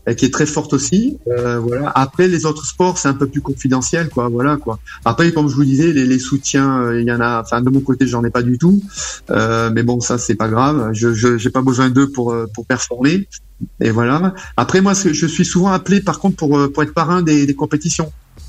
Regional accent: Bordeaux, Nouvelle-Aquitaine, France; il faut savoir que moi je suis bordelais, hein, je suis né à Bordeaux.

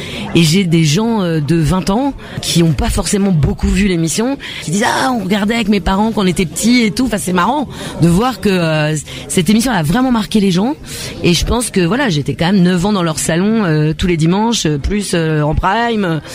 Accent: Argenteuil, Île-de-France, France; je parle de vraiment de comment j'ai grandi, où j'ai grandi, je viens d'Argenteuil

